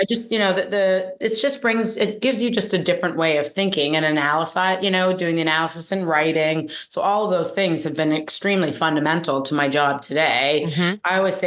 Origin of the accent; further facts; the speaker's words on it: Ottawa, Ontario, Canada; also born or lived in United Kingdom; I grew up in Ottawa, which some people know is the capital of Canada. But actually, my parents immigrated here from South Africa through the UK. So I was born in the UK and then moved to Canada, but educated completely in Canada